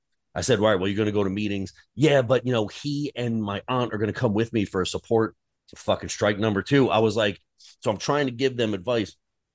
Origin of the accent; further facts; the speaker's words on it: New Jersey, United States; I'm freakishly good at fucking bocce ball, but it's probably because I'm Italian from North Jersey.